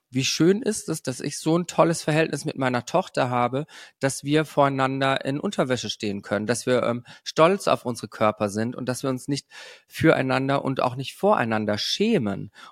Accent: Germany; Also wir sind einfach sehr unbeliebt im Rest der Welt als Deutsche.

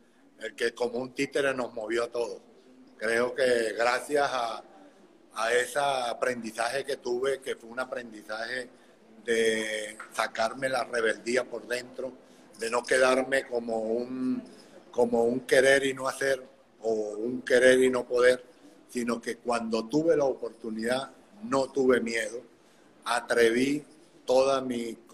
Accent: Venezuela; qué dolor para un país como el nuestro, que era un país rico en todos los sentidos, y hoy se ve en una extrema pobreza.

